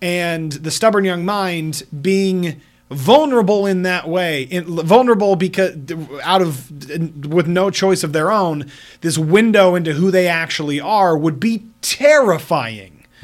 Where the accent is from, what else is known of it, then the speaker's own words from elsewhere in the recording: Utah, United States; He was from Liberty Hill, Texas, and I'm from Utah, right?